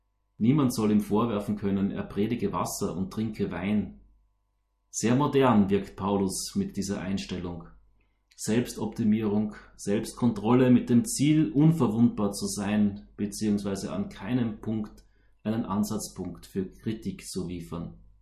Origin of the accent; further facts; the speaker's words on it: Eastern Austria, Austria; Luzern und die Zentralschweiz habe ich von meiner Heimat im Osten Österreich ausgehend das erste Mal per Velo erkundet.